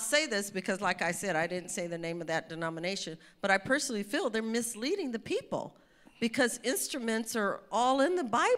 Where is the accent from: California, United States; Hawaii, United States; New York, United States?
California, United States; as soon as we moved back to California, I'm from the Bay Area, as soon as we moved back there